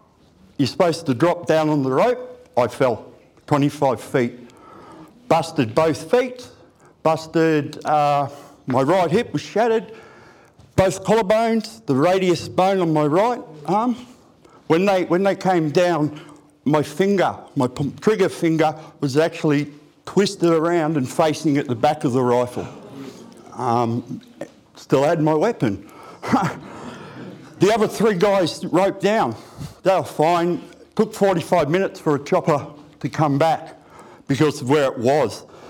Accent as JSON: {"language": "English", "town": "Brisbane", "region": "Queensland", "country": "Australia", "tie": "born or raised there", "said": "I grew up in Brisbane, West Brisbane, in a suburb called Inala."}